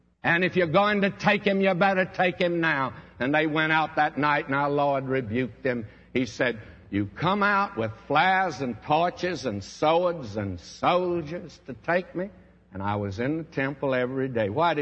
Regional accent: Texas, United States; born or raised there

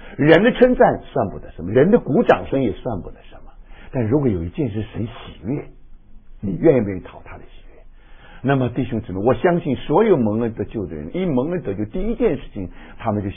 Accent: China; 因为我不是日本人嘛，我是中国人嘛

